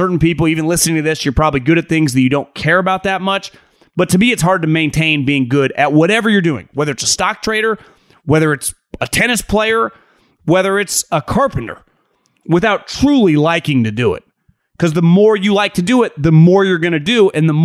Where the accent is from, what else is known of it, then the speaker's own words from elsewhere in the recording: Winters, California, United States; I'm from Winters, California. It's like 10-minute drive from Davis.